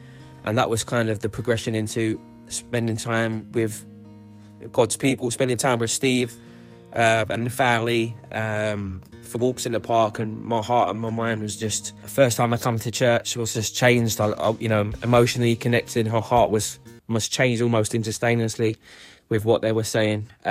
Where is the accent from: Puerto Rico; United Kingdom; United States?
United Kingdom; London; now in Liverpool, United Kingdom; I grew up in East London and I've been in Liverpool for around 6 years now. I grew up in a council estate in London.